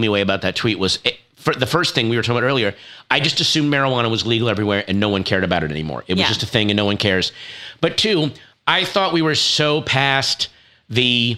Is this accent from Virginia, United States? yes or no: yes; Virginia, United States; I, of course, was born and grew up in Virginia.